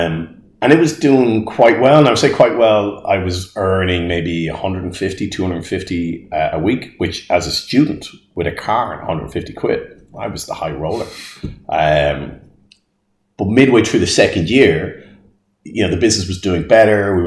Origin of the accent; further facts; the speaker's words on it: Dublin, Leinster, Ireland; I grew up in Drumcondra in North Dublin. I went to school in St. Patrick's, which was still is the teacher training school for primary in Ireland.